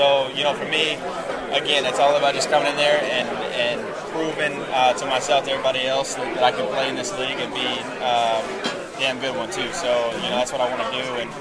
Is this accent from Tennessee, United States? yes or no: no; Texas, United States; I'm from Texas